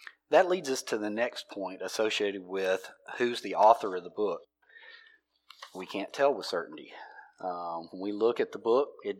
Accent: the South, United States; We're from the South. How do we speak?

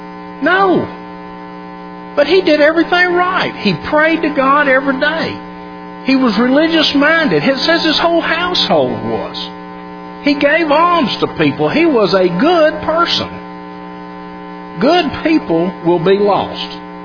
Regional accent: Birmingham, Alabama, United States; I grew up in the 50s and the 60s, and I grew up in Birmingham, Alabama, which the world knows is the unholiest of places for the way people treated each other, okay?

